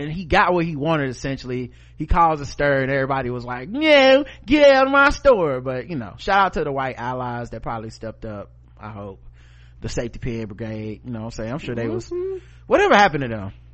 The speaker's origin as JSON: {"language": "English", "town": "Santee", "region": "California", "country": "United States", "tie": "born or raised there", "said": "I'm growing up in Santee. I've never seen such racism right before my eyes."}